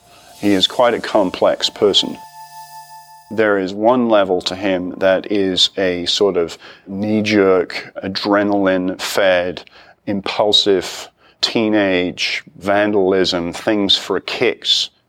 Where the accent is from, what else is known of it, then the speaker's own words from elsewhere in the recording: United Kingdom; moved away as an adult; now in United States; I grew up in Britain